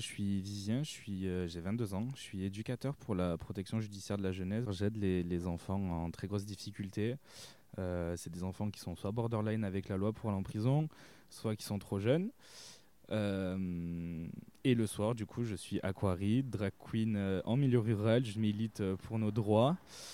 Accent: Le Vigan, Occitanie, France; also born or lived in Nîmes; Je suis née à Nîmes et après j'ai grandi au Vigan depuis mon plus jeune âge. C'est un milieu assez rural, assez vieillissant

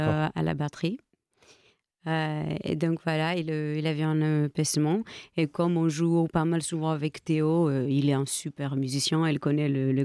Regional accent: Greece; now in Paris, France; Ça fait 5 ans que je suis à Paris, parce que je viens de la Grèce, donc avant j'étais là-bas.

